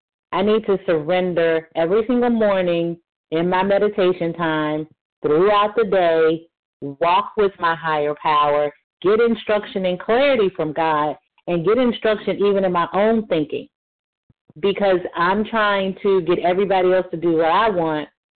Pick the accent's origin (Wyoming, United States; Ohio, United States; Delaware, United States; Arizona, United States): Delaware, United States; I am from Delaware.